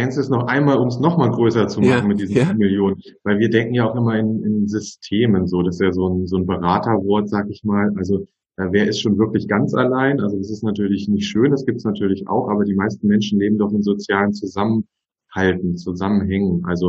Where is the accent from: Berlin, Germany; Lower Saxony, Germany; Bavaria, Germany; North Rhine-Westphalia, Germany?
Lower Saxony, Germany; Göttingen; Ich komme aus Göttingen, hier gibt's eine Uni.